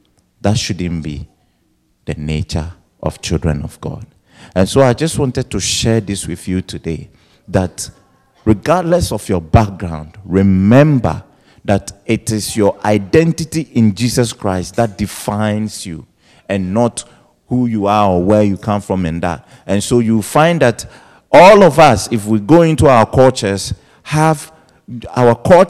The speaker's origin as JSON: {"language": "English", "country": "Ghana", "said": "Not because I am Ghanaian and Ghanaian do certain things, that's what I do."}